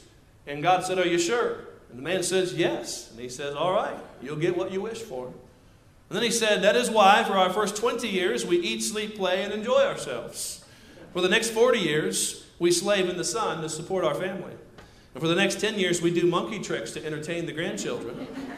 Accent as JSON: {"language": "English", "region": "Indiana", "country": "United States", "tie": "born or raised there", "also_born_or_lived": "Chicago / California", "said": "I grew up in Indiana, and it wasn't as bad as some other places I've lived, like Chicago and in California."}